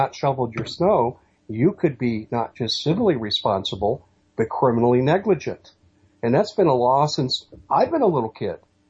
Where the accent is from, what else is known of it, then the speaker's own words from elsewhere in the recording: Denver, Colorado, United States; I grew up in the Denver area, and all the communities up there in Denver have a regulation